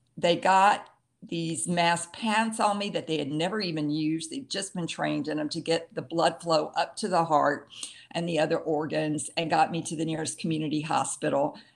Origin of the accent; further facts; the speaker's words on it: the South, United States; And I grew up in the South, and my grandfather was an alcoholic, so my dad forbade alcohol, so I did not grow up around drinking